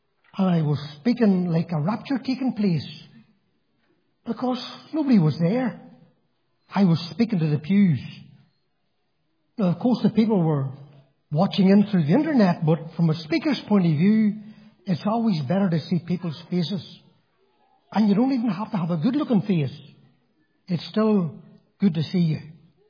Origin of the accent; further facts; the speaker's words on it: Macclesfield, North West England, United Kingdom; Whenever I was a wee boy growing up in Macclesfield, I had a big brother